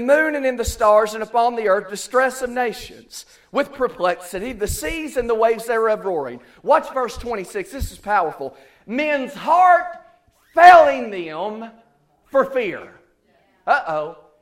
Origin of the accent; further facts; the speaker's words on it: Tennessee, United States; accent: East Tennessee; Some places I go because my East Tennessee accent, I have to take an interpreter anyway